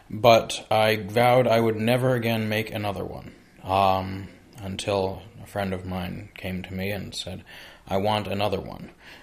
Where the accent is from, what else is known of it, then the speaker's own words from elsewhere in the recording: Waltham, Massachusetts, United States; I'm from Waltham, and I've been knitting for about 3.5 years